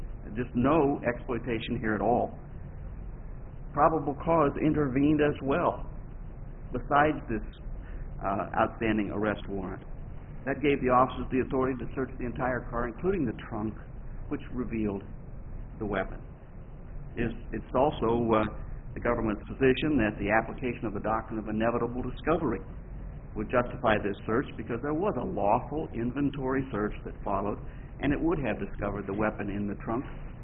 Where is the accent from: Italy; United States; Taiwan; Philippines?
United States; Peoria, Illinois; from Peoria, Illinois.